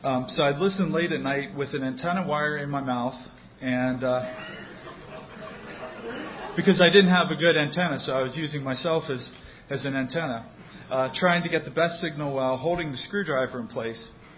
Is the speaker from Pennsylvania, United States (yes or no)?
yes; Pennsylvania, United States; but the signals weren't too good because I'm from Western Pennsylvania, and the signal from the very tip of Maine wasn't great into Western PA.